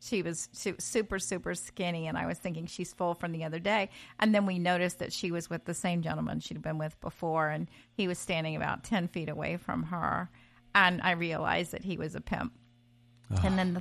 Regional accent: Virginia, United States; I'm from Virginia, and we were living in Charlottesville.

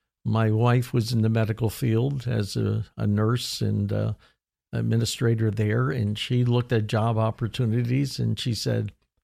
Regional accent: Pennsylvania, United States; Up in Pennsylvania, Kutztown University, which was about 30 miles west of my hometown.

